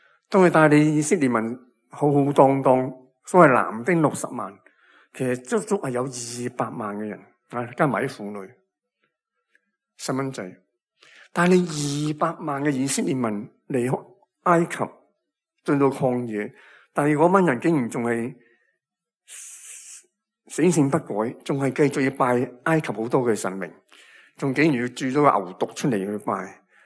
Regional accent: Hong Kong; 我哋香港人

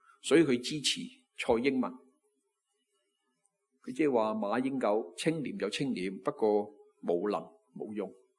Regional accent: Hong Kong; 我绝大部分都是土生土长的香港人。我们的言语，我们的起居饮食、生活习惯、衣着啊等等，一切都和一般的港人无异。

